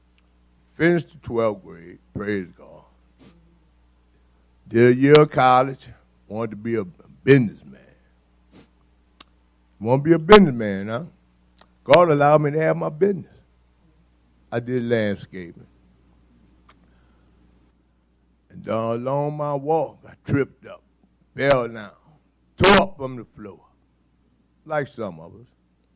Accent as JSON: {"language": "English", "town": "New Orleans", "region": "Louisiana", "country": "United States", "tie": "born or raised there", "said": "I was born in New Orleans, Charity Hospital, 1954. In the Desire Project, over 21 years."}